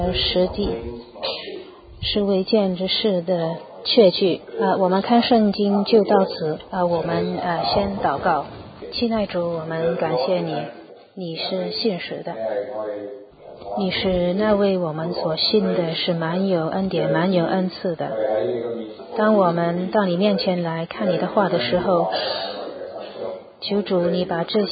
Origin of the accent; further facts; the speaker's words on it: San Francisco, California, United States; now in United Kingdom; 我是从美国三藩市来的。